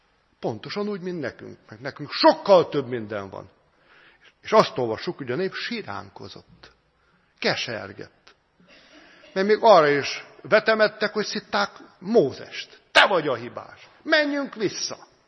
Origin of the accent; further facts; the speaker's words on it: Szabolcs-Szatmár-Bereg, Hungary; born there; Szatmár megyében élt, ahol én is születtem